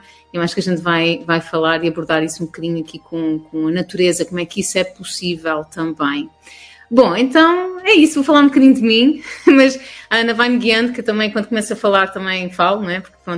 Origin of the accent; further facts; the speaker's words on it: Azores, Portugal; sou daqui da Ilha de São Miguel, já conto com 40 anos.